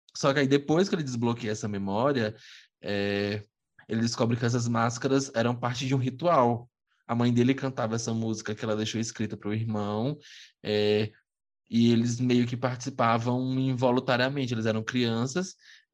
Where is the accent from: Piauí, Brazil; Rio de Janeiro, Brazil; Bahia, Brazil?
Piauí, Brazil; Esperantina; Aqui no Piauí Tem lá em Esperantina, minha cidade natal